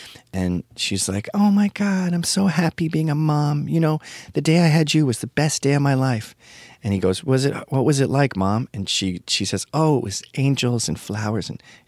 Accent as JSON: {"language": "English", "region": "Scotland", "country": "United Kingdom", "said": "Billy Connolly was big at our house because we're Scottish."}